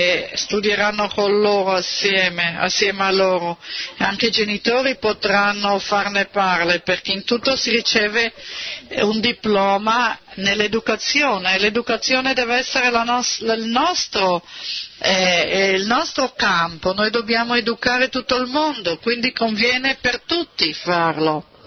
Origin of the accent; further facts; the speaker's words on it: New Jersey, United States; Italian is a second language; sono da New Jersey.